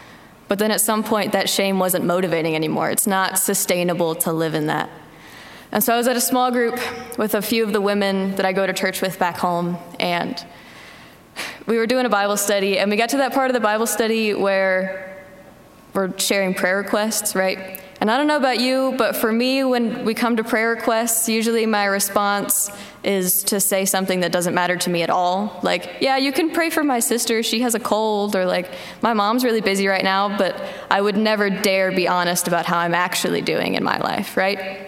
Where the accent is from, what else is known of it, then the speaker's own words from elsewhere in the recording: Florida, United States; So I grew up in Florida. I grew up in church. My grandpa's a pastor.